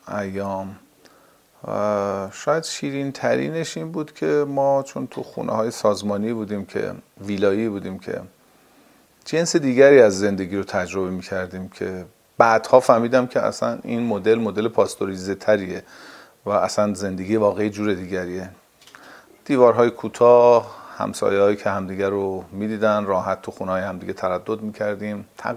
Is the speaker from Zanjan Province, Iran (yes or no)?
yes; Zanjan, Zanjan Province, Iran; also born or lived in Dezful; من یه زنجانی هستم که تو دسپول به دنیا اومدم ولی شناسنامه‌ام متولد از تهرانه.